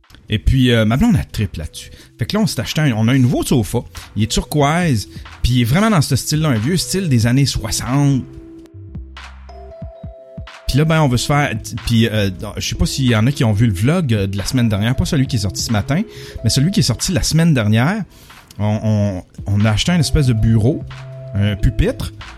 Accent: Rouyn-Noranda, Quebec, Canada; born there; 46 ans. Ouais, 46 ans, le 12 août. Je suis né le 12 août 1972, je suis un lion. Je suis né à Rouyn-Noranda. J'ai été fabriqué à Saint-Pacôme.

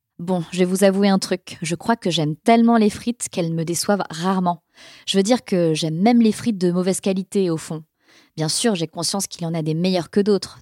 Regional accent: Lille, Hauts-de-France, France; lorsqu'on vient de Lille, comme c'est mon cas, ça connote le nord de la France

